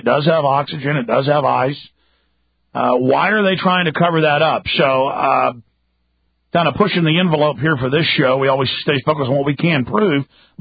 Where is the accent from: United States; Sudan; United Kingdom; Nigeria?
United States; Texas; A lot of it just growing up in Texas, having friends, family, you know, that have worked in and around NASA.